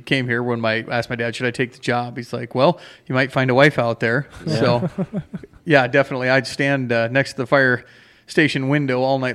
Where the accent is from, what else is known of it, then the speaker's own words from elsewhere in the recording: Montana, United States; also born or lived in North Dakota; Since I was from Montana, I like to hunt